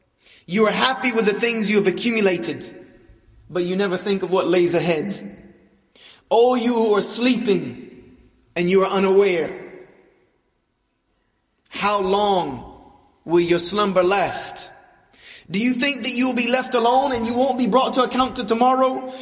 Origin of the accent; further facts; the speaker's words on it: the South, United States; I was raised here in the South